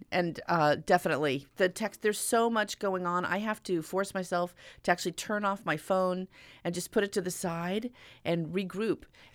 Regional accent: California, United States; And we were just in Maine. And I'm from California.

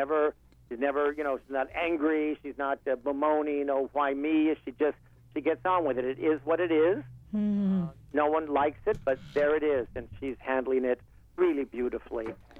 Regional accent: Los Angeles, California, United States; also born or lived in New York; then I came back to L.A., where I grew up in East L.A.

